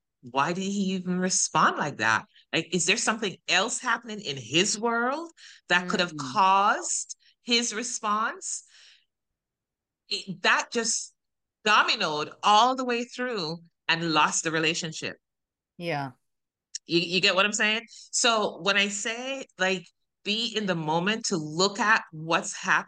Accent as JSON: {"language": "English", "country": "Jamaica", "tie": "born or raised there", "moved": "yes", "lives_now": "United States", "said": "I grew up in Jamaica, the land of the free, because we're free."}